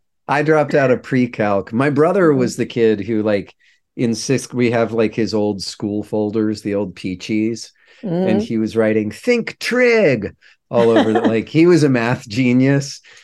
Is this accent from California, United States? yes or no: yes; Santa Barbara, California, United States; I was born in Santa Barbara. My dad taught at the university. Mom was in like local environmental politics, and so I've been here almost 52 years.